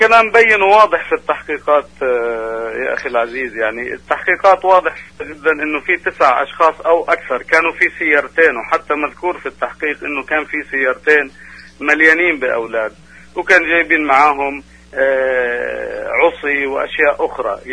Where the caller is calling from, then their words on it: Riyadh, Riyadh Province, Saudi Arabia; أيوة شكرا، أنا بتكلم من السعودية